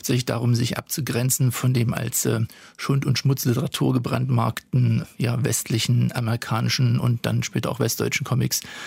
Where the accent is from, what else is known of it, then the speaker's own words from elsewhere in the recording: East Germany, Germany; ich bin Jahrgang 70 in der DDR aufgewachsen